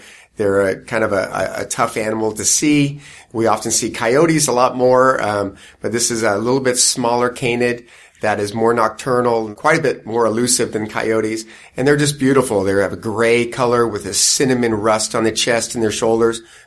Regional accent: Poway, California, United States; now in Ramona, United States; Yeah, I actually grew up in Poway, So we moved to Poway in 1970. Yeah, I grew up here, went to high school here, went off to college in Northern California

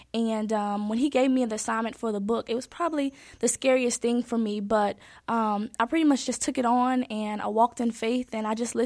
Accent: Jackson, Tennessee, United States; also born or lived in Memphis; I'm from Memphis, but I was raised in Jackson.

